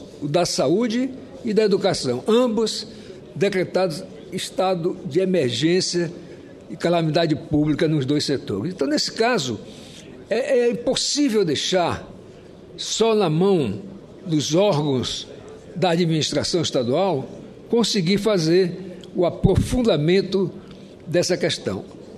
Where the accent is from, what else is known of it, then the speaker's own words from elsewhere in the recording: Roraima, Brazil; como roraimense, como filho do estado de Roraima, como um homem que realmente ama a minha terra